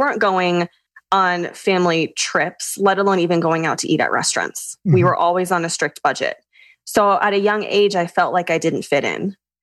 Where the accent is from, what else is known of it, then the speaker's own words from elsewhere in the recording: Louisville, Kentucky, United States; also born or lived in Michigan; now in Colorado, United States; I was born in Michigan and raised in Kentucky. So I spent the last 20 years of my life in Louisville, Kentucky before moving to Colorado in 2020.